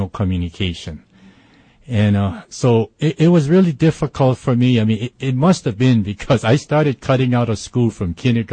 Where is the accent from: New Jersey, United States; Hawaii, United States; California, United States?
Hawaii, United States; Honolulu; I grew up in Makiki, and that's right in the heart of Honolulu. And, you know, this, I was born in 1947.